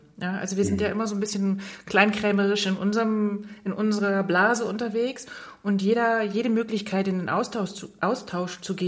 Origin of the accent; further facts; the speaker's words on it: Rostock, Mecklenburg-Vorpommern, Germany; now in Bilbao, Spain; Alle Mecklenburger muss ich unterstützen, ich bin Rostockerin, also auf jeden Fall mit dem Herzen